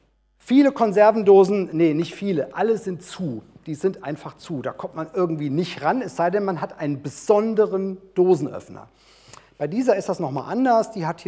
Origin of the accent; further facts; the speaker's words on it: Haiger, Hesse, Germany; aus Haiger ist dieser Schlüssel und es gehört zu meinem Elternhaus.